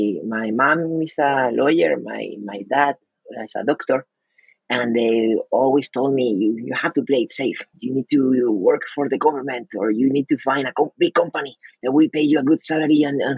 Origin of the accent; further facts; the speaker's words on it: Spain; I'm originally from Spain.